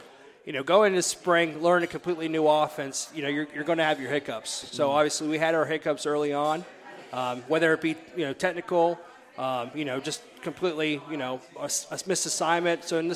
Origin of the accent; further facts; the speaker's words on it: Savannah, Georgia, United States; With Coach DeMasi, you know, growing up in Savannah, we always knew of each other.